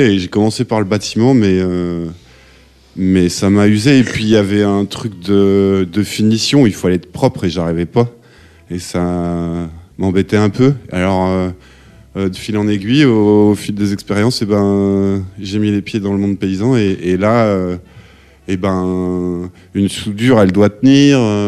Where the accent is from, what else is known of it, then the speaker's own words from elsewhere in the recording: Comines, Wallonia, Belgium; now in France; je viens de Comines, à côté de Lille, mais en Belgique. Et là j'habite en Limousin, dans une ferme